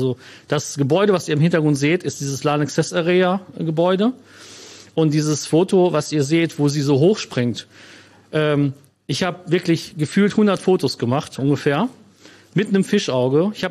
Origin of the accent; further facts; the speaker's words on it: Cologne, North Rhine-Westphalia, Germany; now in Lippe, Germany; ich komme ja aus Köln. Also ich habe meine Kindheit in Köln verbracht und bin dann nach Lippe gezogen